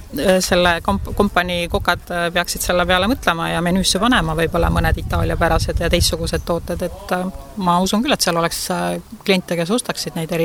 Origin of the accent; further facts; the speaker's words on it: Saare County, Estonia; kasutada siis meie kodusaare kohalike tooraineid.